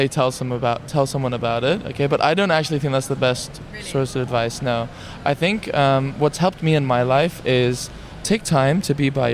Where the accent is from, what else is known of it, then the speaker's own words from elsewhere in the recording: Lebanon; now in London, United Kingdom; I'm Lebanese.